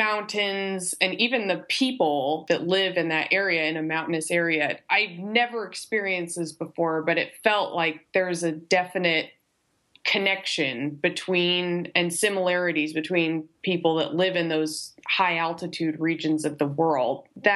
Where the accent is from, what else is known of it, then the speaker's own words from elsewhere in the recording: Colorado, United States; So I'm from Colorado originally. So mm-hmm. I'm kind of from a mountain area. And I studied abroad in Chile